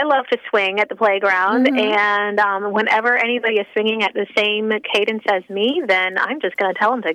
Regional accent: Louisiana, United States; No, I grew up in Louisiana.

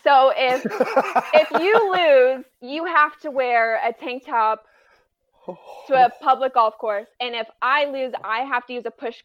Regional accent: Colorado, United States; born there; A little bit more when he played for the Broncos, since I was born in Colorado.

